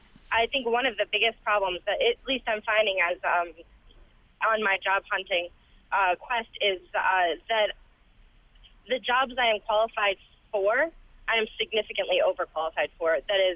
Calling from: Syracuse, New York, United States; I'm calling in from Syracuse, and I just graduated the University of Rochester this past spring and stayed in the upstate area.

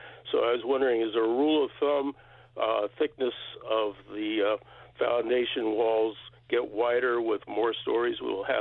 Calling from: Altona, New York, United States; Altona, New York, sir.

